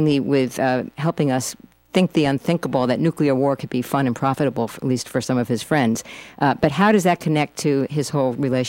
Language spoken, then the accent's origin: English; Portland, Oregon, United States; the fact that I was from Portland, Oregon